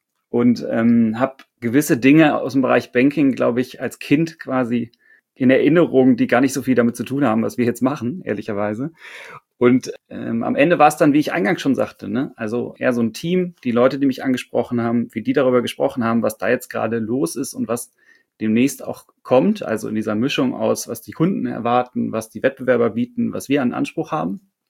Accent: Hamburg, Germany; denn ich bin Hamburger

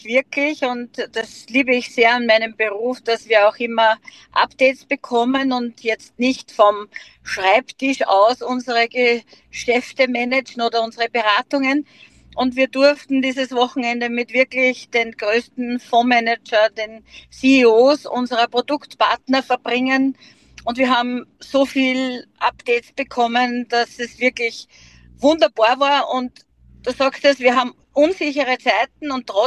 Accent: Lower Austria, Austria; Ich bin heute in Mostviertel, ich bin in meiner Heimat unterwegs, im Scheibs und im Buchenstuben bin ich jetzt gerade

